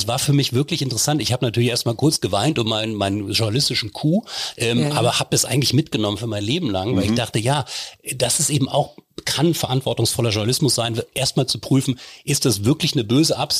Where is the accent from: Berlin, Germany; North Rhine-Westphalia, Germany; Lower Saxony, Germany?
Lower Saxony, Germany; Wolfsburg; Meine Heimatstadt Wolfsburg